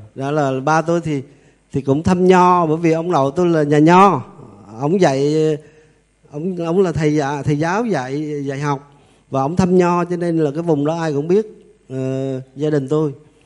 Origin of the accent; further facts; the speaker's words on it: Điện Bàn, Quang Nam, Vietnam; Quê hương tôi thì nói nhanh, nói nãy là cái đất Ngũ Phụng Tề Phi.